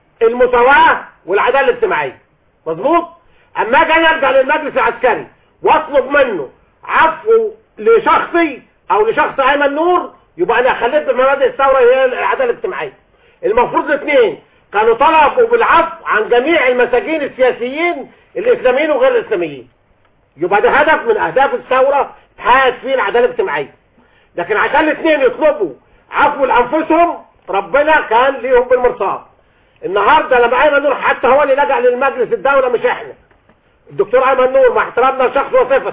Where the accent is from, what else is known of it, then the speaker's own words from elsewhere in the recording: Egypt; انا راجل مصري بسيط